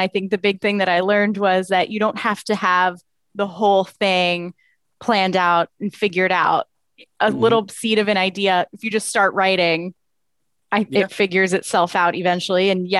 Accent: Florida, United States; also born or lived in Arizona; I'm really from Florida, and then we lived in Arizona for a couple of years.

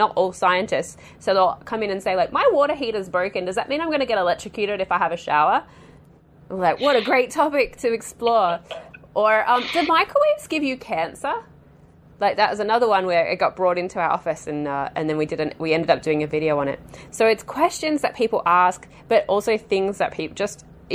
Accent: Australia; I'm Australian, so what, after a few months of being in this new country and I'm knowing very little about the political landscape

